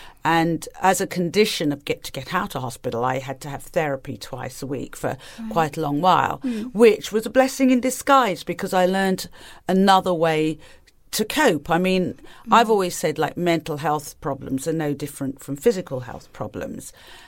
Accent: East of England, United Kingdom; also born or lived in Tanzania; when I was growing up in England and in Tanzania and then in Norfolk, there were no other families of colour around.

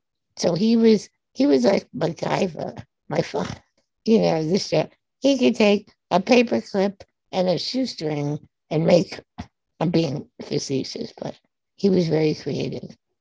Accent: Massapequa, New York, United States; I was raised on Long Island in Massapequa, New York, before the ADA.

